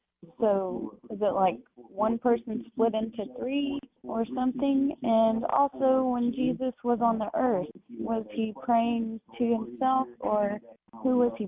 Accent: Arkansas, United States; I'm from Arkansas.

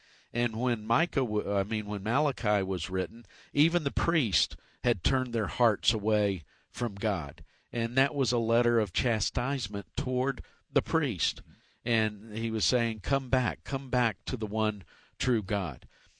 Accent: Marietta, Georgia, United States; born there; Well, I was born in Marietta, Georgia, in Kenistone Hospital, October 15th, 1958.

